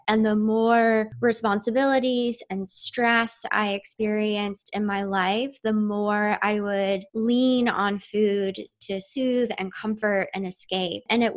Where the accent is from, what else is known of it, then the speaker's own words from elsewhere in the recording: New Jersey, United States; now in Philadelphia, United States; I've pretty much lived in the Philadelphia area my entire life, but I grew up in South Jersey.